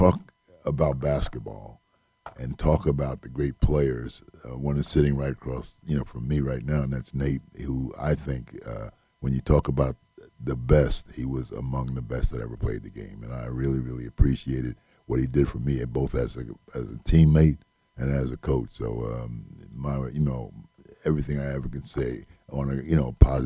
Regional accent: Newark, New Jersey, United States; Well, I think growing up in New Jersey, it was a big thing for me living in Newark to go over to see the New York Knickerbockers playing in Madison Square Garden.

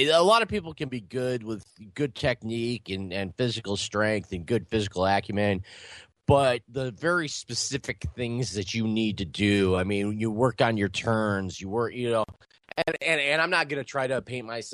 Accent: Cleveland, Ohio, United States; the community I grew up in Cleveland, Ohio

